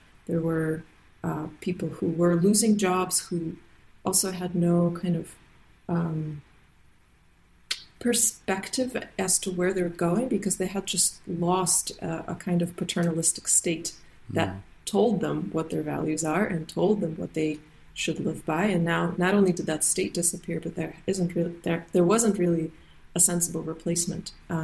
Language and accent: English; Russia; So I was 5 years old when the Soviet Union collapsed, and my sense of Russian culture was very influenced by that event. I didn't really grow up in communism anymore